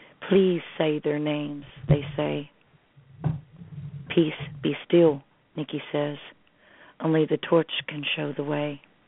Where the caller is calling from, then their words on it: Smith Grove, Kentucky, United States; Oh, I'm calling from South Central Kentucky, Smith Grove.